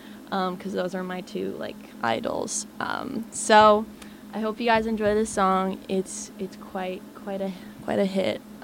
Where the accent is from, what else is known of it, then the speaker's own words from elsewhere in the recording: Ireland; if you know me, you know that I'm Irish, and that is important to me.